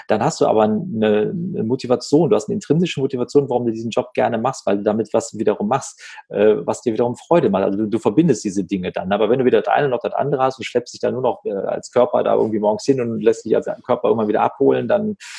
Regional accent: Wuppertal, North Rhine-Westphalia, Germany; in Wuppertal sagt man so schön, wo ich aufgewachsen bin

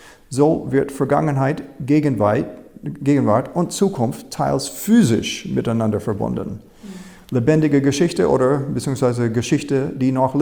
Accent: United States; Als Amerikaner habe ich zwei Werke von dem Revolutionär Thomas Paine gefunden, ins Deutsch übersetzt.

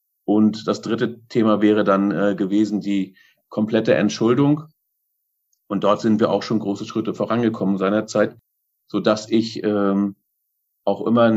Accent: Schwerin, Mecklenburg-Vorpommern, Germany; born there; Ich bin gebürtig in Schwerin und lebe auch in Schwerin.

